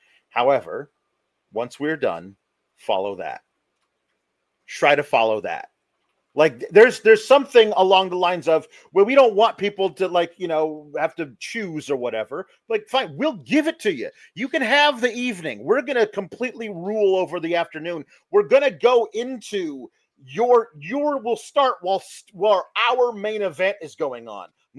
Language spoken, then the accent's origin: English; West Coast, United States; I grew up on the West Coast.